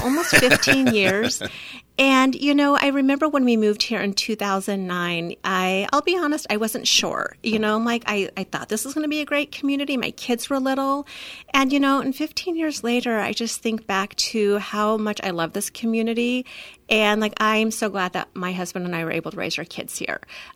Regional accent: Hays, Kansas, United States; also born or lived in Seattle / Boston / Pittsburgh; So I'm originally from Hays out in western Kansas, about the same size as Emporia. Went to college in North Texas, then went to Seattle for grad school, went to Boston for about 5 years.

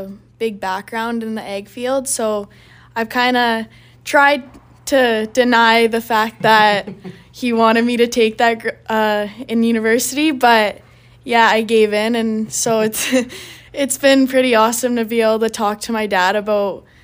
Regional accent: Saskatoon, Saskatchewan, Canada; growing up in Saskatoon

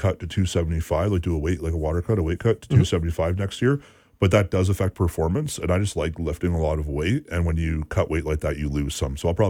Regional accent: Owen Sound, Ontario, Canada; And growing up in Owen Sound, as we know, you can't ride your bike in the winter.

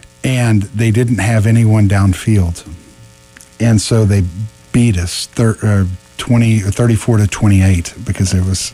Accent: Oklahoma, United States; I told you that I'm originally from Southwest Oklahoma.

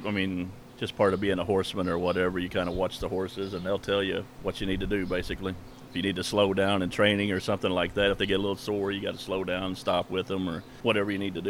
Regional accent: Arthur, Illinois, United States; I'm from Arthur, Illinois, but I come up here every day and train the horses.

